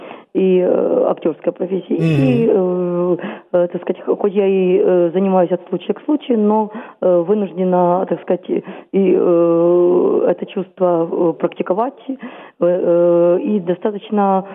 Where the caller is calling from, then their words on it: Kyiv, Ukraine; я из Киева.